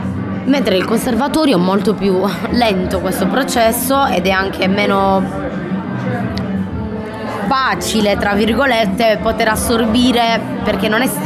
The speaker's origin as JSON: {"language": "Italian", "town": "Tempio Pausania", "region": "Sardinia", "country": "Italy", "said": "io vengo da Tempio, è veramente un paesino di 14.000 abitanti."}